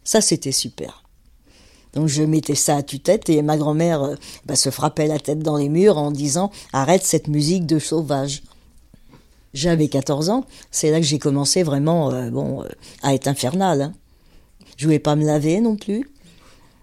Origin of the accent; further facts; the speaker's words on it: Nantes, Pays de la Loire, France; born there; j'ai 75 ans. Je suis née à Nantes, d'une famille bourgeoise du côté de mon père et ouvrière du côté de ma mère.